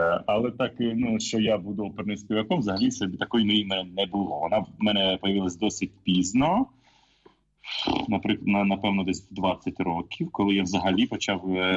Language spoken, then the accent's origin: Ukrainian; Komunarivka, Vinnytsia Oblast, Ukraine; я виріс на Вінниччині, в селищі, ну, тоді була це Комунарівка, називав, зараз це Бережани. В сім'ї простої сім'ї, робочої сім'ї